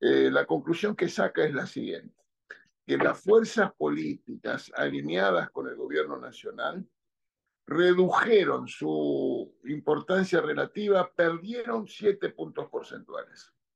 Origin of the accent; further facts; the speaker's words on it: Argentina; soy descendiente de asturianos y que soy el primer argentino de mi familia.